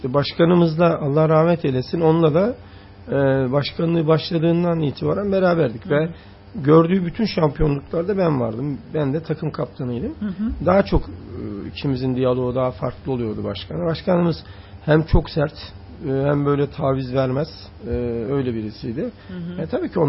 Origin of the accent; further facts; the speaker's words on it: Sivas, Turkey; Ben mesela Sivas Spor 4 Eylül stadına çıktığımda da öyle olurum. Benim çocukluğum da orada geçti.